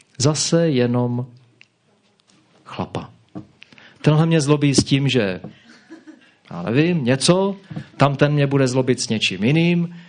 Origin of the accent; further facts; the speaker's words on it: Moravia, Czechia; Já pocházím z Moravy